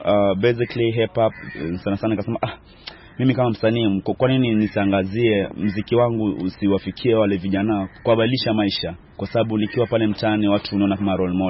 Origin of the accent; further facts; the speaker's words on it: Mombasa, Mombasa County, Kenya; ni mkazi, nimezaliwa na kulelewa Mombasa. Kisauni Mombasa ni mtaa mzuri sana